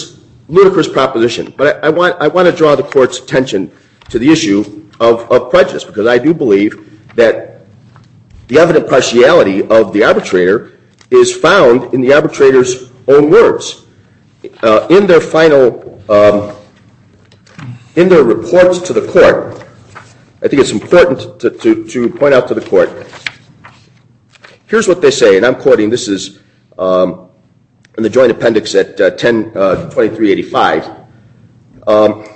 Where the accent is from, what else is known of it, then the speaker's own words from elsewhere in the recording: New York, United States; Your Honor, I'm from New York, so